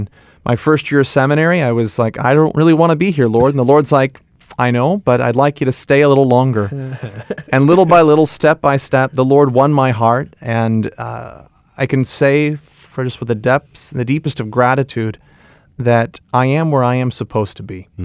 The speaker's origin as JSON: {"language": "English", "town": "Joliet", "region": "Illinois", "country": "United States", "said": "I'm from the Diocese of Joliet in Illinois."}